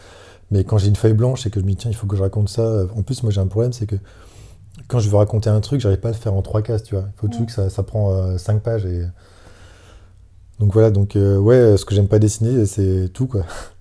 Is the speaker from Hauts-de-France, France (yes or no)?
yes; Dunkirk, Hauts-de-France, France; parce que je suis de Dunkerque à la base